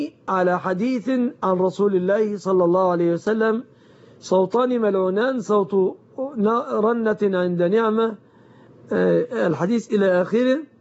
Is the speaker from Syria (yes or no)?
no; Egypt; بلادنا مصر